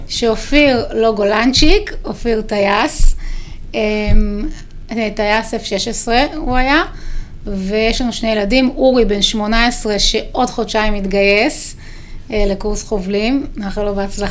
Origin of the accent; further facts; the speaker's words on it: Tel Aviv, Tel Aviv District, Israel; born there; נולדתי בתל אביב, בשכונת בבלי, באמת באזור שהוא מאוד משוייך עם השמאל